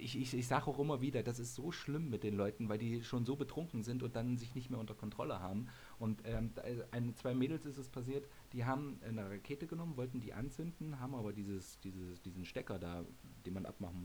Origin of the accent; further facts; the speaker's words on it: Thuringia, Germany; Weißwürste, das ist in Tradition bei uns in Thüringen.